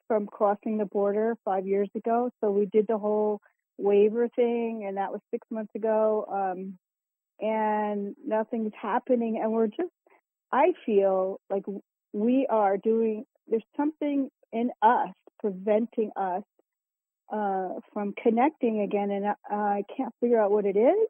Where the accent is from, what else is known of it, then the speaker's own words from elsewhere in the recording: United States; I'm living here because I'm American